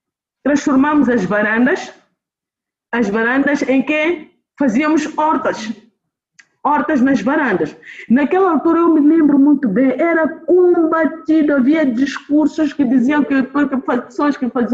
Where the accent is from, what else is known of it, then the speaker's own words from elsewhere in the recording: Mozambique; Do lugar onde eu venho, do sul de Moçambique, quer dizer, se alguém me faz isso, é um insulto muito grande.